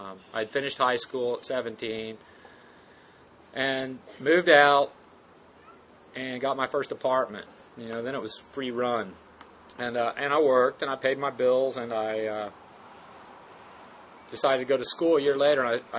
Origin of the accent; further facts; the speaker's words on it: Houston, Texas, United States; I grew up in Houston. We moved to West Texas for a little while, and then went back to Houston.